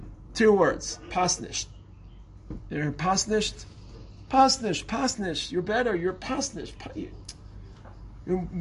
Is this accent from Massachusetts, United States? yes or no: no; Brooklyn, New York, United States; I grew up in Brooklyn. A lot of boundaries. I took the subway home from school.